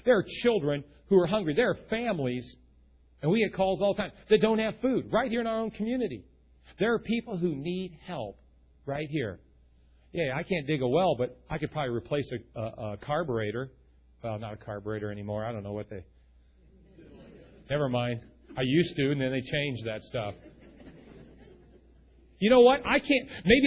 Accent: San Francisco, California, United States; I grew up in San Francisco, I know, you find the epicenter.

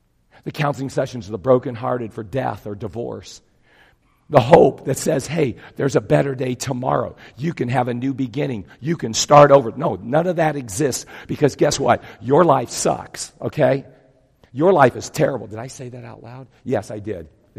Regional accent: Atchison, Kansas, United States; This is my hometown. I love this hometown. I love going down to Farmer's Market yesterday and seeing the plants and the people. I love seeing the Atchison New Walkway.

